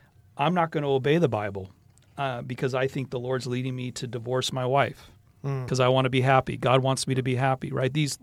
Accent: Tulsa, Oklahoma, United States; growing up in Tulsa, Oklahoma, Tulsa in the late 20th century was very different from first century Galilee.

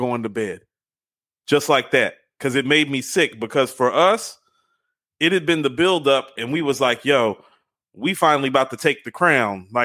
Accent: Charlotte, North Carolina, United States; I'm from Charlotte originally, but yeah, like I know cats from Fayetteville.

